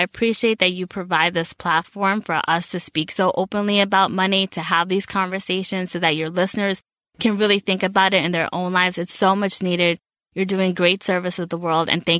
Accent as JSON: {"language": "English", "town": "Bronx", "region": "New York", "country": "United States", "tie": "born or raised there", "said": "And I've kind of gone through all of that, and growing up in the Bronx and kind of going through all those different stages."}